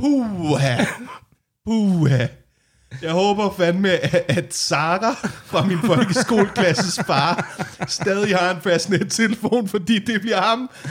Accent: Værløse, Capital Region of Denmark, Denmark; Jeg er fra Værløs, vi er ikke så langt.

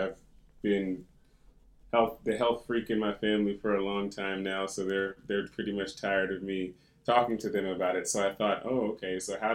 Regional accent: Oklahoma, United States; born there; also born or lived in Texas; now in New York, United States; Yeah, so I was born in Oklahoma. I really have been all over now, from Oklahoma to Texas to Africa and Asia and Europe and South America

